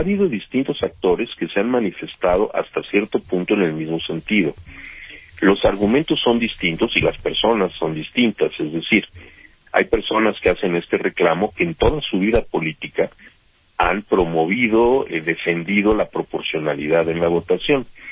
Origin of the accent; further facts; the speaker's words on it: Mexico; como cualquier mexicano estoy obligado a obedecer la Constitución